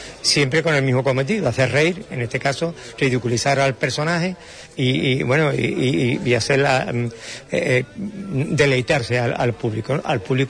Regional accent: Andalusia, Spain; como andaluz que somos

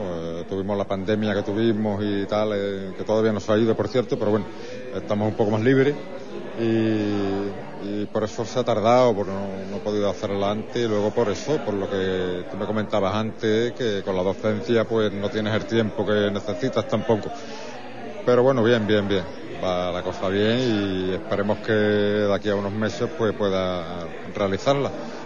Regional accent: Huelva, Andalusia, Spain; como somos de Huelva, pues tenemos ese sentimiento muy arraigado

